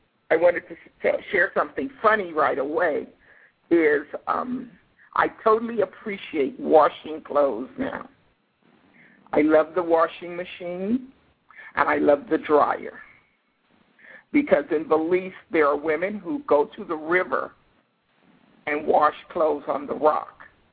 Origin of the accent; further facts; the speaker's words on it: United States; Yeah, so really owning that I am an American, that I am from the United States, and that I do enjoy being from the United States